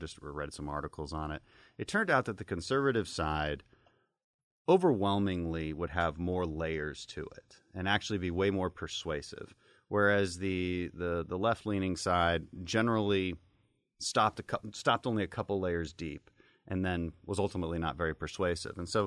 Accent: Houston, Texas, United States; also born or lived in Bogota, Colombia; You know, I grew up abroad because my dad was in the oil and gas sector. So I grew up in Houston.

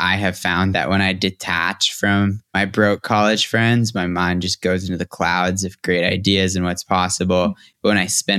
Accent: Massachusetts, United States; born there; The way I look at it is I was born in Massachusetts, which happened to be the number one educated state in the richest country in the history of humankind.

